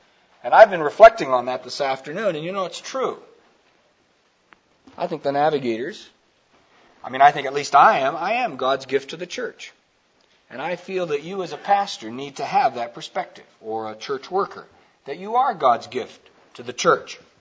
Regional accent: Pekin, Illinois, United States; Let me give you a story of two churches in Pekin, Illinois, my hometown, 20 years ago, over 20 years, probably 25 years ago.

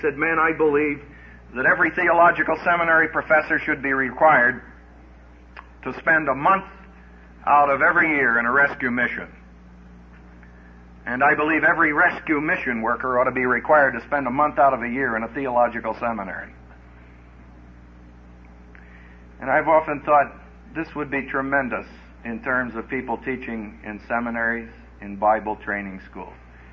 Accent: Texas, United States; You know, I'm from Texas, where the Johnson grass grows tall, and where Southern Baptists flourish.

